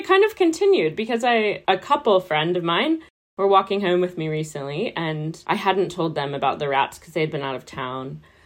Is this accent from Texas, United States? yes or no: yes; Texas, United States; Yeah, so I'm originally from Texas, and I like to tell people I ended up in Oxford by delusion.